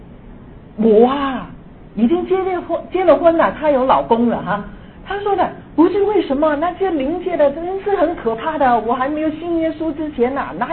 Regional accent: China

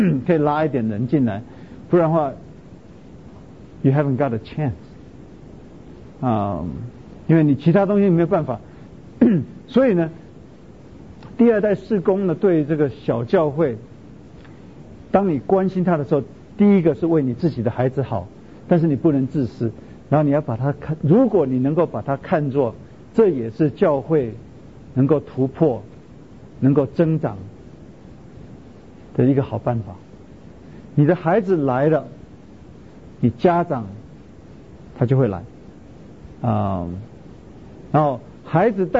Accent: China

